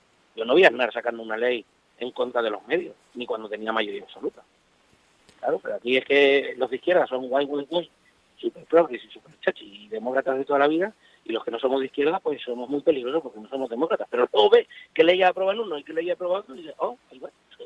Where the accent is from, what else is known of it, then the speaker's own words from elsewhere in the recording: Spain; Como español creo que salimos perdiendo.